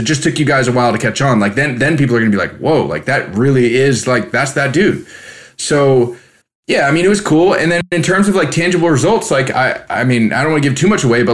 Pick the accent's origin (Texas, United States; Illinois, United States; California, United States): California, United States; being told like that my art was cool because I was a kid from California.